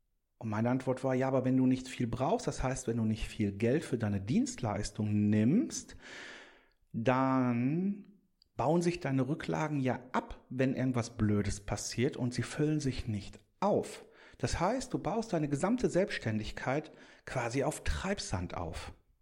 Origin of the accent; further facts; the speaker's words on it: North Rhine-Westphalia, Germany; Also sie kommt da weg, wo ich auch wegkomme. Ja, ja. Und bei uns im Pott ist das einfach noch so eine Sache